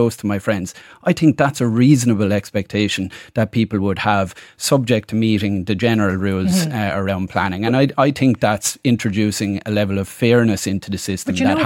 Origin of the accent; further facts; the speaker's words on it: Waterford, Munster, Ireland; I'm from Waterford City.